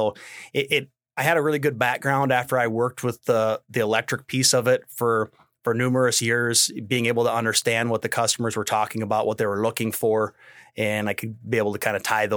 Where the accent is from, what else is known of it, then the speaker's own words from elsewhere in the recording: South Dakota, United States; Actually, I'm a farm kid, so I grew up in Northeast South Dakota.